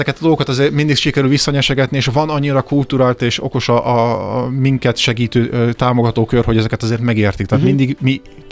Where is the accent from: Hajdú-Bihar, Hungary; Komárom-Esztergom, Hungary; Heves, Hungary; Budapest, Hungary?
Budapest, Hungary; azt szokták, mondták régen Békás Megyeren, ahol felnőttem lakótelepén, nagy a falu, sok a hülye.